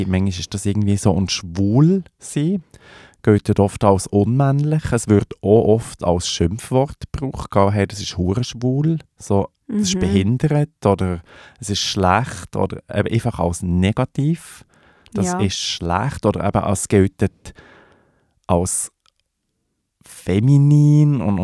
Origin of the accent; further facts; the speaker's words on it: Fribourg, Switzerland; Eben, ich bin im Sensebezirk im Oberland aufgewachsen